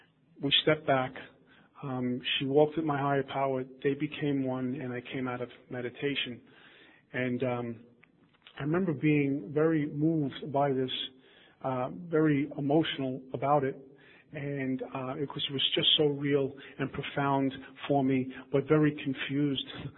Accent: Brooklyn, New York, United States; I'm from Brooklyn. What do I know about a world map, right?

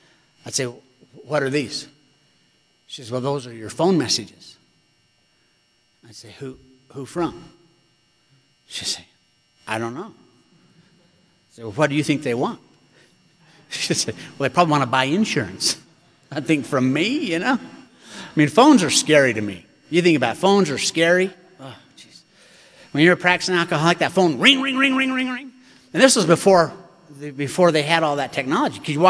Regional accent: Orem, Utah, United States; I grew up here in Utah. I grew up in Orem, you know, and nobody drank.

